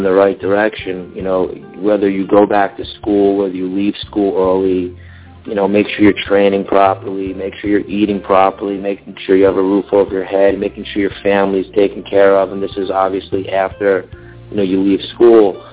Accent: New Jersey, United States; I was a Jewish kid from New Jersey.

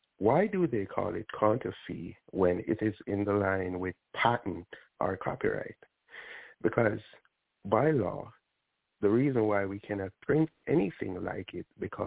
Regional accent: Jamaica; now in United States; I'm a Jamaican. I came to the States 6 years ago.

